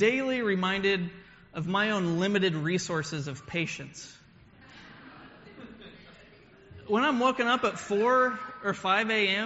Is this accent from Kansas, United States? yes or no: yes; Kansas, United States; I grew up in Kansas and went to college in Montana.